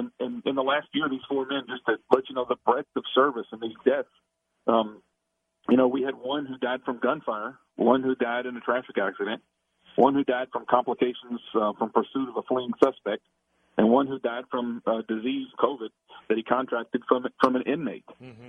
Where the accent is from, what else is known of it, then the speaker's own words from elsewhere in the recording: Louisville, Kentucky, United States; Hey, I grew up in the South End, and we have big throwdowns in the South End, and we continue that throughout my adult life.